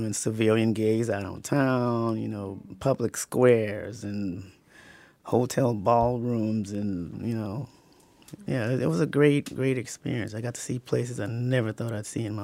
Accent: New Orleans, Louisiana, United States; I grew up in the Lower Ninth Ward, which wasn't very far, but my daddy just wasn't a go out and explore kind of a person.

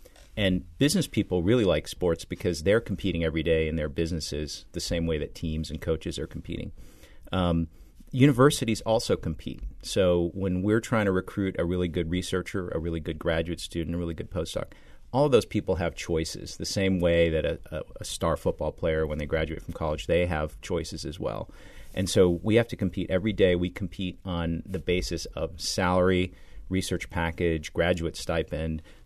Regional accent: Ames, Iowa, United States; I grew up in Ames, Iowa, and my address was Rural Route 1 out in the country

